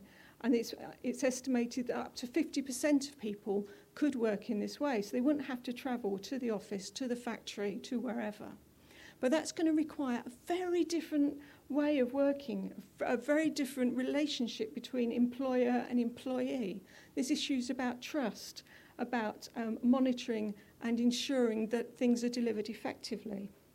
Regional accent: North West England, United Kingdom; I'm from the Northwest.

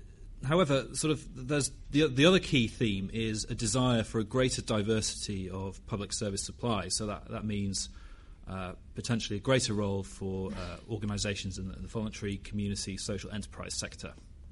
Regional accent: Durham, North East England, United Kingdom; Special shout out to my hometown of Durham watching online.

